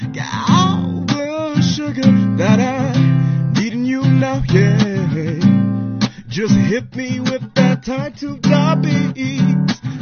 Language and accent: English; Nelspruit, Mpumalanga, South Africa; now in Johannesburg, South Africa; I'm from Nelspruit in Mpumalanga.